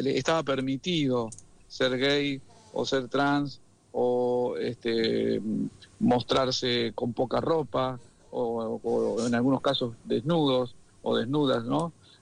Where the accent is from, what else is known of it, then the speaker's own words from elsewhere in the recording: Berisso, Buenos Aires Province, Argentina; also born or lived in Ensenada; yo recuerdo dos carnavales de cuando era pibe, en Berisso y en Ensenada.